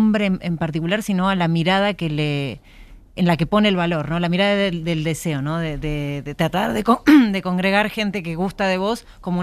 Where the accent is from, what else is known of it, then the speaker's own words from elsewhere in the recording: Argentina; moved away; Yo soy argentina y escribo cuento.